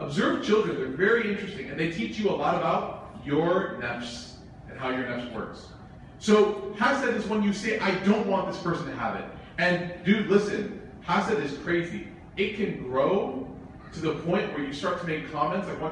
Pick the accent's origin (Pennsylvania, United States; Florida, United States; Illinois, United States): Illinois, United States; Chicago; So, but the point is that I grew up in Chicago, which is like makes me an honorary Hyderabadi.